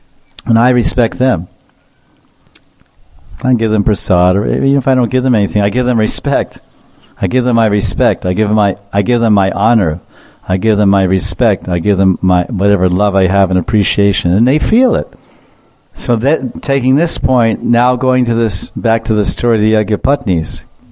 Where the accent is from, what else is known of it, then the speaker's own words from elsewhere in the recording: United States; born there; Because supposedly my last life I was born in Mathura, and then this life I was born in America